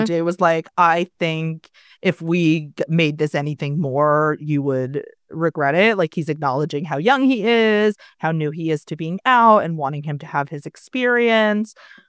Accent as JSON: {"language": "English", "town": "New Paltz", "region": "New York", "country": "United States", "said": "I'm from New Paltz, New York, which is like this very, if no one's been there, it's like a very like hippie, dippy, lots of burnouts"}